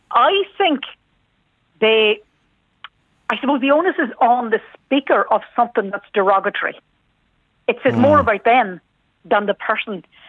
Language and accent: English; Lurgan, Northern Ireland, United Kingdom; moved away as an adult; I grew up in Lurgan in County Armagh.